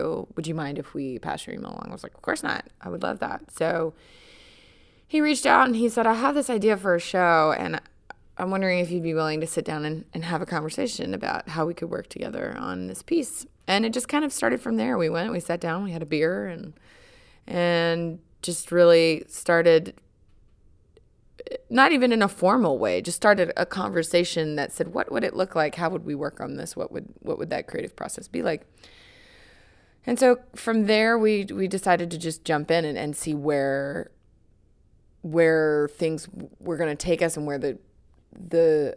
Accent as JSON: {"language": "English", "region": "Tennessee", "country": "United States", "tie": "born or raised there", "said": "I mean, I was born and raised in Tennessee, so country music was something I've known in my entire life"}